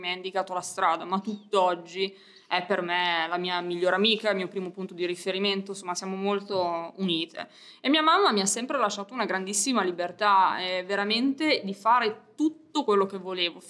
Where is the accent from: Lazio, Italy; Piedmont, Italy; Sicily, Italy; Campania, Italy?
Piedmont, Italy; Alessandria; fin da piccola ho manifestato il desiderio di volermene andare dalla mia città natale, che poi è Alessandria, io sono piemontese.